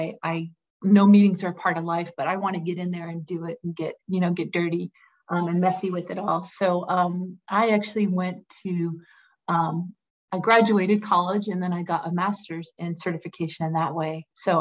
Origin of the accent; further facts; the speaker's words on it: Bridgeport, Connecticut, United States; also born or lived in Philadelphia; I grew up in Bridgeport, which is an inner city. And then I went to college in Philadelphia at UPenn and always in a city, loved city.